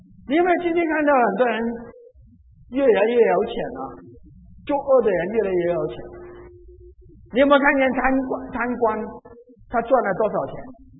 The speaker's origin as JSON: {"language": "Chinese", "region": "Guangdong", "country": "China", "said": "我们广东人有一个句话，我讲出来好了"}